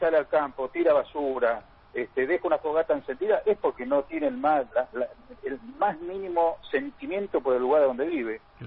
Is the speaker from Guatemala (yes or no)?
no; Tierra del Fuego, Argentina; aquellos que somos fueguinos, y en esto incluyo no solo a los que hemos nacido aquí